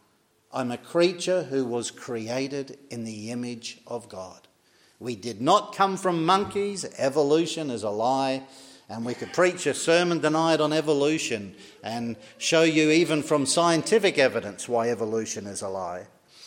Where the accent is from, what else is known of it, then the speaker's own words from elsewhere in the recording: Perth, Western Australia, Australia; also born or lived in Fremantle; I wasn't born in Larne. I wasn't born up the road in Randallstown either. I was born in Western Australia. I was born in the city of Fremantle, raised in the city of Perth. And I had a very good upbringing.